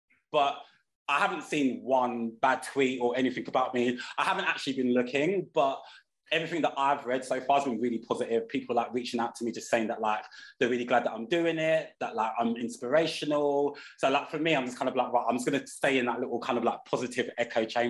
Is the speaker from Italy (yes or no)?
no; Peckham, London, United Kingdom; I'm from Peckham. Like, I'm born and bred in Peckham. I still live in Peckham. All my family are from Peckham. My grandparents came and settled in Peckham when they came from Jamaica. So I'm like third generation of settlers in the area.